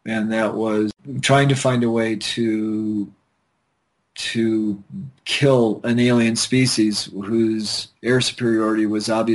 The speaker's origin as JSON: {"language": "English", "town": "Park Forest", "region": "Illinois", "country": "United States", "tie": "born or raised there", "said": "There's a little shrine to my hometown where I grew up, Park Forest, Illinois."}